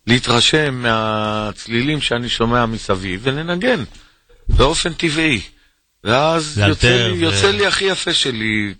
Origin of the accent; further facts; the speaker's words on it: Jerusalem, Jerusalem District, Israel; האמת היא שאני לא רק שישראלי, גם ירושלמי.